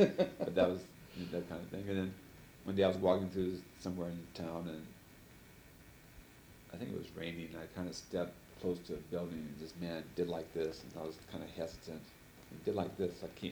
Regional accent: United States; I just considered that a national thing where her reaction was to me as an American.

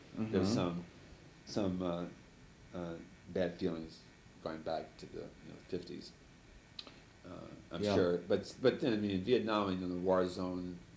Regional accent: United States; I just considered that a national thing where her reaction was to me as an American.

